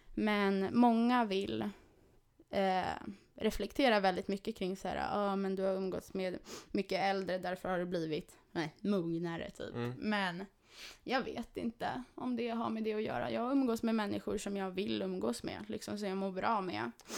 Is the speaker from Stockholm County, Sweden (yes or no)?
yes; Stockholm, Stockholm County, Sweden; Och jag växte upp på Malmskillnadsgatan i Stockholm vid Hötorget i en lägenhet.